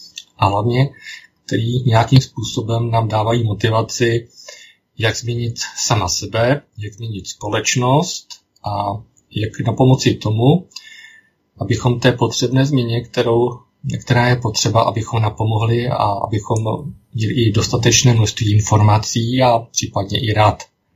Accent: Moravian Wallachia, Czechia; my jsme tady z Moravy, ze Slezska, já konkrétně z Valašska, což je též pro mě bytostná zkušenost, kdo a co jsou Valaši.

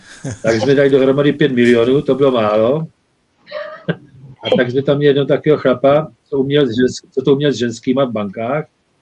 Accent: Brno, South Moravian Region, Czechia; also born or lived in Podivín; jinak původně já jsem se narodil na Jižní Moravě. A já jsem byl kojený vínem. Já pocházím z Podivína. Tam jsem mateřský mlíko ředilo vínem. Takže kousek od tam. Jinak od svých 5 let bydlím v Brně.

